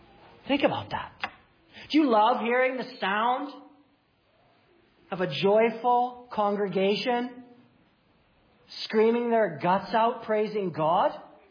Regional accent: Winnipeg, Manitoba, Canada; I hate potholes. I'm from Winnipeg.

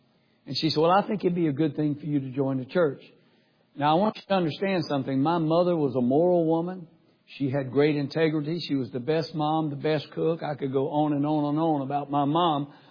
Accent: North Carolina, United States; also born or lived in Raleigh; And once I was playing the clubs there in my hometown and was starting to pack all the clubs, things were going good. Then I moved to Raleigh, North Carolina, the big city.

